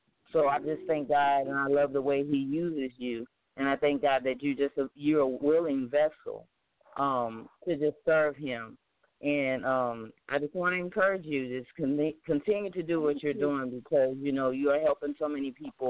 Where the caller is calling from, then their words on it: Houston, Texas, United States; From Houston.